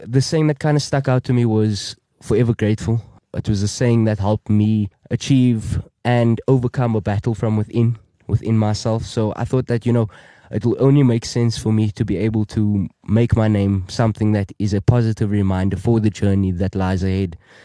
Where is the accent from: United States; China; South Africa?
South Africa; Cape Town, Western Cape; I'm from around the corner, Cape Town, South Africa. I grew up in Cape Town, around the southern suburbs, Wynberg area, spent majority of my life and my childhood around that area.